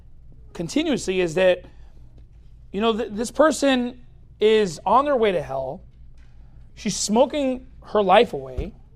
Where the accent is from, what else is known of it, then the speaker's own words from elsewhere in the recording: Long Beach, California, United States; Or look, I grew up in Long Beach, so I know what weed smells like